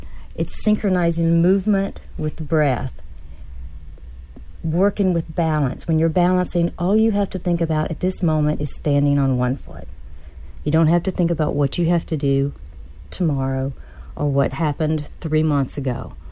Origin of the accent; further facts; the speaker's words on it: Mississippi, United States; I grew up in Mississippi and never had seen it before